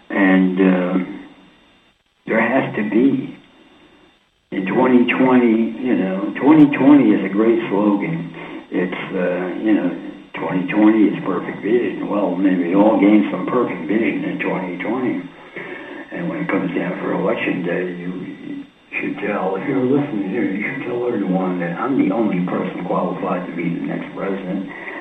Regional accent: New York, United States; Hey, I'm from New York. We do things fast. We think fast.

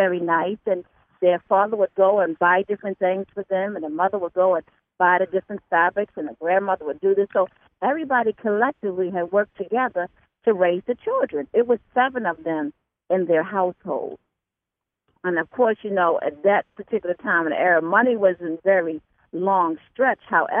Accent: North Carolina, United States; I'm from North Carolina, and in North Carolina, I always thought my parents were sharecroppers.

